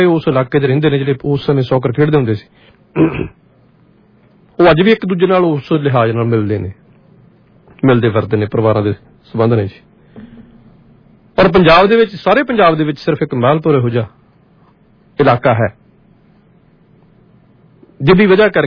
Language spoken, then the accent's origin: Punjabi; Punjab, India; ਮੈਂ ਦੁਆਬੇ ਤੋਂ ਹਾਂ ਜੀ।